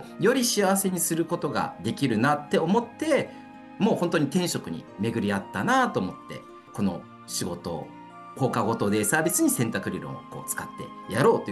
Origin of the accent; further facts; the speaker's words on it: Tochigi, Japan; also born or lived in Paraguay; 私が5歳の時にですね、日本に戻ってきまして、栃木県の方で当時は生活してたんですね。